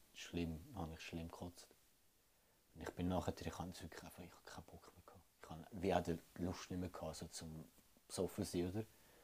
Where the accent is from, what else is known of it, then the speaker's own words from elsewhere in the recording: Switzerland; Wir kommen ja von überall aus der Schweiz.